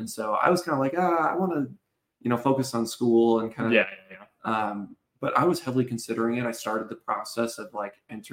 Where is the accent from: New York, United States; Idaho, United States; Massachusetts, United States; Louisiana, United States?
Idaho, United States; also born or lived in Utah; I grew up in Idaho. I grew up in Utah.